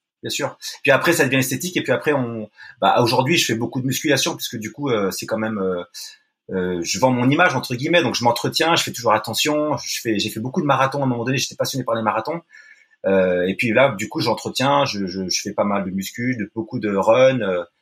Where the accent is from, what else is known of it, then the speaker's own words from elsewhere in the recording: Longjumeau, Île-de-France, France; On est issu de Longjumeau, c'est une banlieue de Paris.